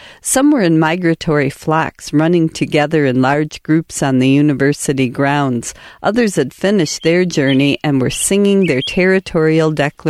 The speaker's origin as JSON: {"language": "English", "town": "Chicago", "region": "Illinois", "country": "United States", "tie": "born or raised there", "said": "theirs is one of the first bird songs I learned as a child growing up in Chicago."}